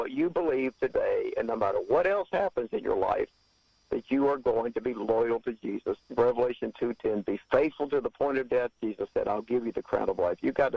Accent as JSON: {"language": "English", "town": "Atlanta", "region": "Georgia", "country": "United States", "tie": "born or raised there", "said": "I grew up in Atlanta. So it's wonderful to be a part."}